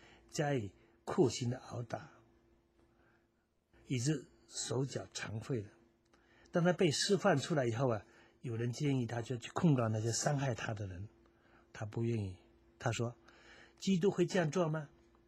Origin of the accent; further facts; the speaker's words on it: China; 我们中国人对挑担的印象不会陌生，哎，现在在山区的农家仍然要靠这个扁担来做搬运的这种工具。